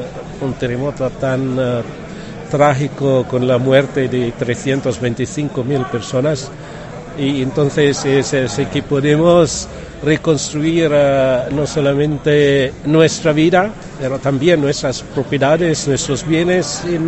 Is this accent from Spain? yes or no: no; Philippines; Spanish is a second language; Soy filipino, entonces sí, tenemos volcanes, terremotos, claro.